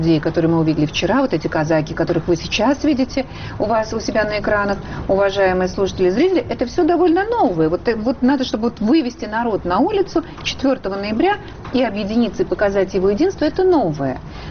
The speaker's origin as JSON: {"language": "Russian", "region": "North Ossetia–Alania", "country": "Russia", "said": "Я из северной Осетии, я россиянин."}